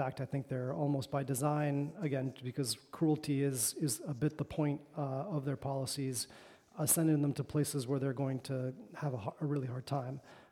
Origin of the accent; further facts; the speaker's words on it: Argentina; Now, I'm from Argentina originally, right?